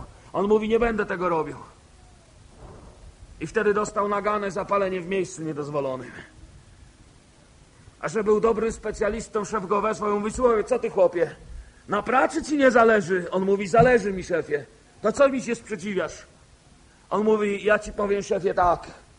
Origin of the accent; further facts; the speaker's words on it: eastern Poland, Poland; Jak wiecie, pochodzę z Polski B tak zwanej.